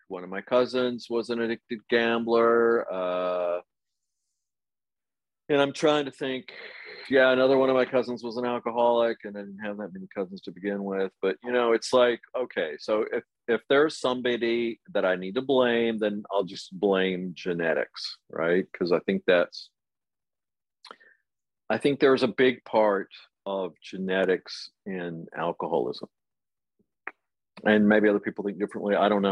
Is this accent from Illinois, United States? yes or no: no; Amarillo, Texas, United States; moved away as an adult; now in Paris, France; I've lived in France now in Paris for 30 years. And I've lived in many places, but I grew up in Amarillo, Texas